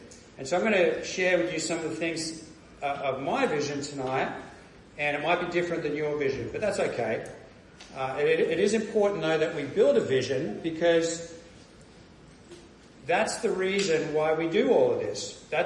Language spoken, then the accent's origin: English; Australia; Now, I'm from Australia, and it's pretty deserty out there in places